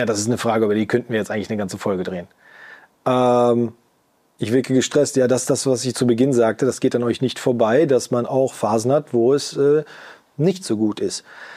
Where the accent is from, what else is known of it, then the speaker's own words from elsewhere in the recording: Bielefeld, North Rhine-Westphalia, Germany; ich liebe mein Heimatort, und der ist Bielefeld.